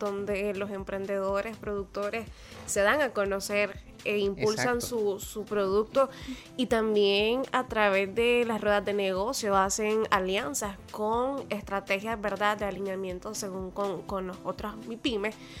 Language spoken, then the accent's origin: Spanish; Nicaragua; que nosotros como nicaragüenses producimos